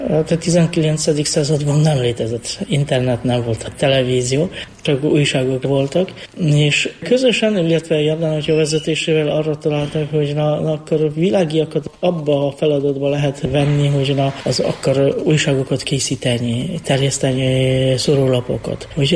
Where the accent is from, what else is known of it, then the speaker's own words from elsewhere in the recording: Poland; persze Lengyelország az igen, mert onnan származom